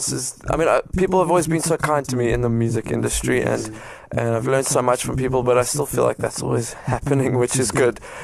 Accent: Cape Town, Western Cape, South Africa; I'm from Cape Town, but I don't live here anymore.

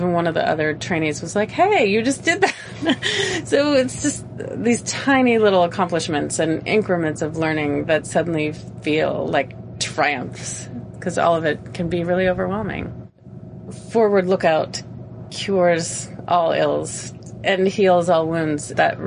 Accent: Seattle, Washington, United States; I come from Seattle, Washington in the U.S., and I'm a trainee on the ship.

